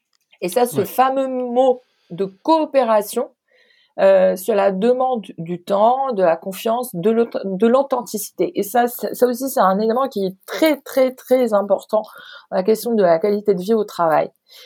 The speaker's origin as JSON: {"language": "French", "country": "Morocco", "tie": "born or raised there", "moved": "as an adult", "lives_now": "France", "said": "Quand je suis arrivée en France la première fois, parce que j'ai grandi au Maroc et que j'ai travaillé au Maroc au début, je suis arrivée en 2014"}